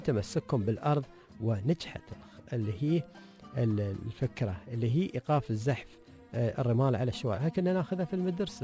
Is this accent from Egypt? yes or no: no; United Arab Emirates; ما قمنا نسمع هذا عندنا في الإمارات.